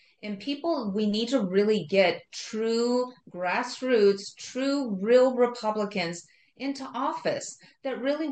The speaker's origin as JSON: {"language": "English", "region": "California", "country": "United States", "lives_now": "Colorado, United States", "said": "not to say anybody bad from California, because I'm from California too, long time ago."}